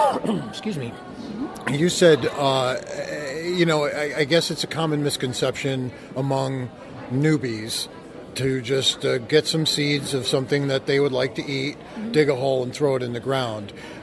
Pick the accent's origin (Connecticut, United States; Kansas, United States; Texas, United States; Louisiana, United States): Connecticut, United States; Waterbury; growing up in Waterbury as a child